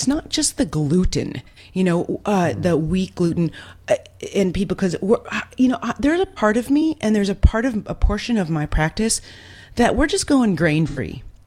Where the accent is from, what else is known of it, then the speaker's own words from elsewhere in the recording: Ohio, United States; I grew up in Ohio in the Midwest, and my grandfather had a soybean farm and a corn.